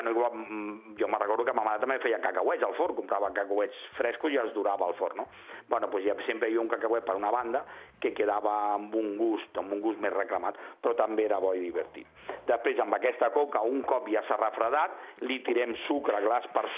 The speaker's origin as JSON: {"language": "Catalan", "town": "L'Hospitalet de Llobregat", "region": "Catalonia", "country": "Spain", "tie": "born or raised there", "said": "al meu poble hi havia tres fàbriques de gaseosa, Hospitalet, quan jo era petit"}